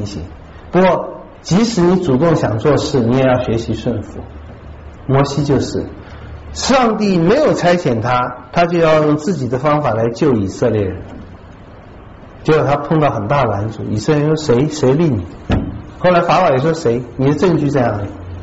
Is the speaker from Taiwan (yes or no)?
no; China; 就是我们中国人讲的巧言令色